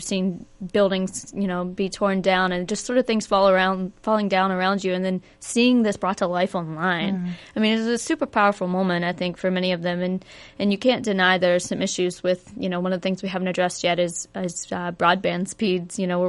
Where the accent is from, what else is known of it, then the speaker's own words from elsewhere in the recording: West Virginia, United States; I'm from West Virginia. I love the place and I would love to see it change.